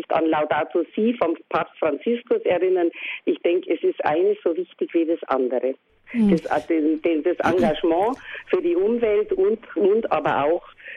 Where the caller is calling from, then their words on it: Landsberg, Bavaria, Germany; Grüß Gott, ich bin aus Landsberg.